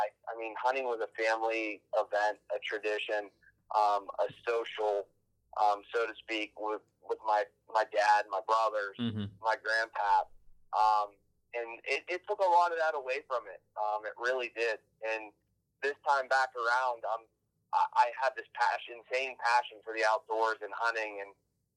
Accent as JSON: {"language": "English", "region": "Pennsylvania", "country": "United States", "said": "But I'm actually from Pennsylvania"}